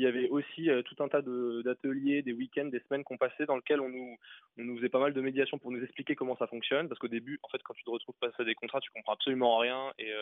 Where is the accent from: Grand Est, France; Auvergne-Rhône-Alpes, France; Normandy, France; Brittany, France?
Grand Est, France; Strasbourg; moved away as an adult; now in Paris, France; j'ai grandi à Strasbourg. Après le bac, j'ai bossé un an et puis je suis arrivé à Paris.